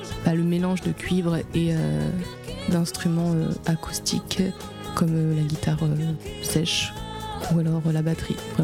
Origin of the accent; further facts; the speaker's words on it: Granville, Normandy, France; Et je viens de Granville et aussi de Lorne. Je navigue entre ces deux départements.